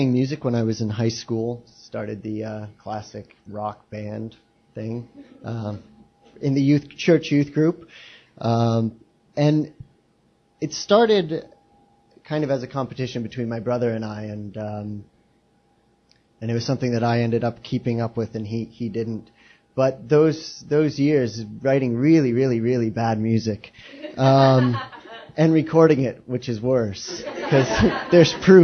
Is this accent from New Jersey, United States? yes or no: yes; New Jersey, United States; also born or lived in Atlanta, Georgia; So I grew up in New Jersey and Atlanta, Georgia, with lots of Indians coming through our house